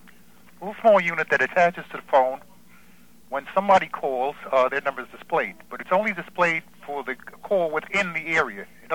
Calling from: New Jersey, United States; Okay, I'm calling from New Jersey

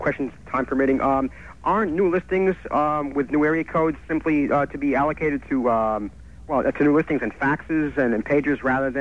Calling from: Manhattan, New York, United States; Oh, I'm all the way from Manhattan.

